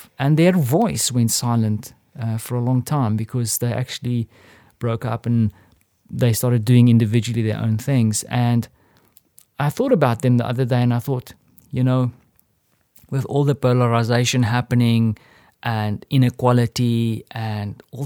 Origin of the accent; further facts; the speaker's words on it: South Africa; But as a South African, I've been spoiled.